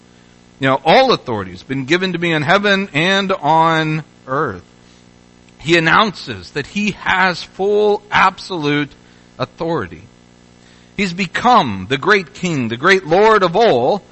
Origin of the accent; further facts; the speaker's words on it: Louisville, Kentucky, United States; I grew up in the Louisville area, Louisville, Kentucky.